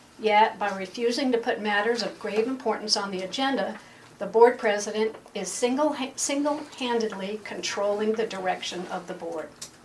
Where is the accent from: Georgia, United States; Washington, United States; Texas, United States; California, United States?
California, United States; Garden Valley; I'm from Garden Valley.